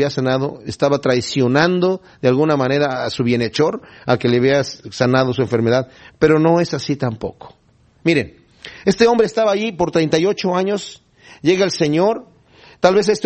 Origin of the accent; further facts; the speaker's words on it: Querétaro, Mexico; Yo soy de Querétaro, México